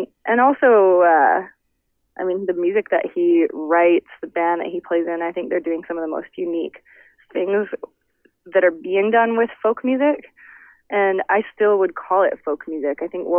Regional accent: West Coast, United States; And I'm from the West Coast, right? So snow is still has a huge novelty for me.

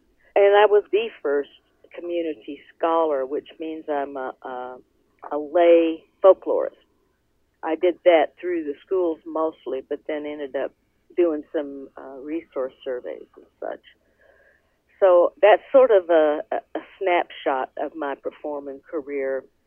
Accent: Kansas, United States; moved away; also born or lived in Kentucky; in 77 I moved from Kansas, where I was born and raised, to Kentucky, and became a founder

